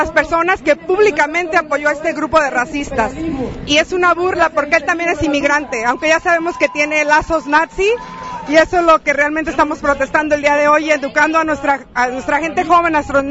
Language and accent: Spanish; Mexico; La razón que estoy aquí es para estar más unidos, no nomás como mexicanos